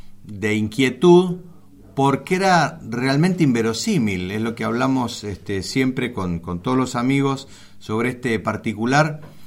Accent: Spain; lo que sentimos los españoles que todavía estamos del otro lado, esos españoles que también somos argentinos, que también somos uruguayos, paraguayos, peruanos, etc.

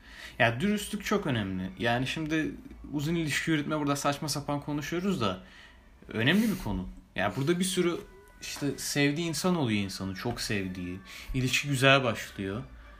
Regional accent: Istanbul, Turkey; ikimiz de doğma büyüme İstanbul'da.

